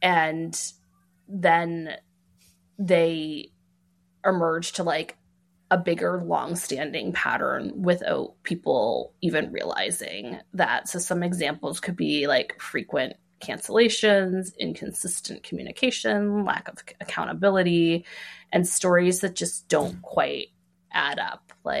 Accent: Canada; I'm from Canada.

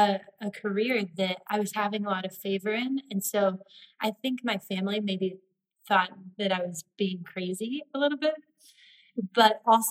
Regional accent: Texas, United States; I am from Texas, and I grew up in the church.

